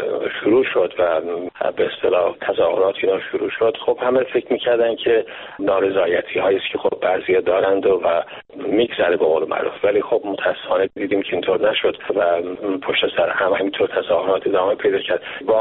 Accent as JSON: {"language": "Persian", "country": "Iran", "moved": "yes", "lives_now": "Canada", "said": "من سال 1987 در واقع 9 سال بعد از انقلاب از ایران خارج شدم با خانوادم."}